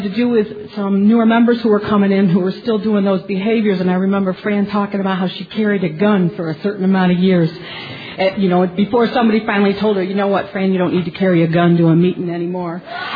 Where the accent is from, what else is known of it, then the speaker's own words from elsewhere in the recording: Rochester, New York, United States; And I'm from Rochester, New York, Northern New York region.